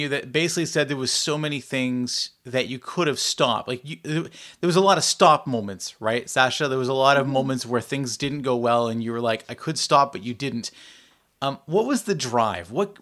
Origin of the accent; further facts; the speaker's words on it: Belleville, Ontario, Canada; I'm from Belleville.